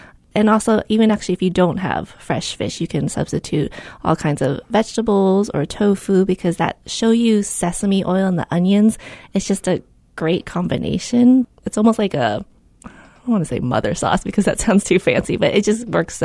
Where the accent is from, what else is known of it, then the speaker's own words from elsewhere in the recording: California, United States; Like I remember that growing up, actually, when I grew up in the Bay Area.